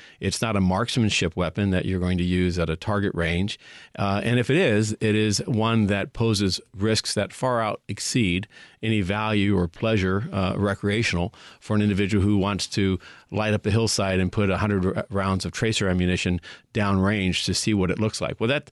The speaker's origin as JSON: {"language": "English", "region": "the South", "country": "United States", "tie": "born or raised there", "said": "and I grew up in the South during my high school years"}